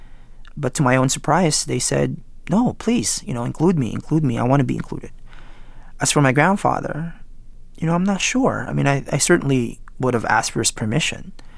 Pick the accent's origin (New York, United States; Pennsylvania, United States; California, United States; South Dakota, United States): California, United States; I grew up in California and right around 180, you know, Proposition 187